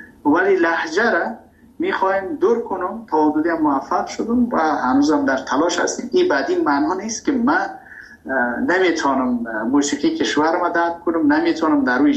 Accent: Afghanistan; moved away; also born or lived in Iran; ما مهاجر شدیم در ایران. من ایران که رفتم، تحصیل من، کس که میخواد در ایران رشد کنه تحصیل کنه به عنوان یک افغان

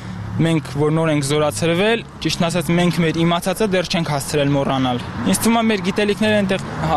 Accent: Nagorno-Karabakh, Azerbaijan; Ես Ղարաբաղցի եմ

